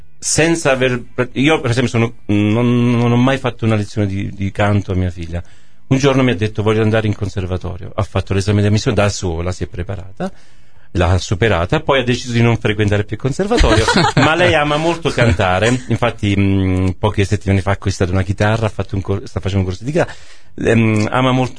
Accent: Basilicata, Italy; Sono un lucano atipico sotto questo punto.

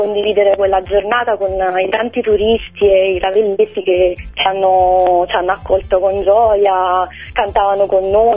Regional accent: Vietri sul Mare, Campania, Italy; now in Castellammare di Stabia, Italy; io poi sono di Vietri sul Mare, trasferita a Castellammare

